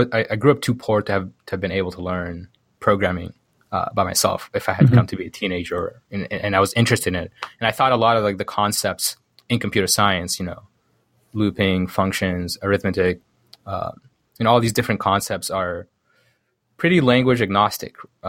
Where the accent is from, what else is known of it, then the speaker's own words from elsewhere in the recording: Sudan; And I think relative to the way I grew up in Sudan, to be fluent in English, you basically have to be wealthy.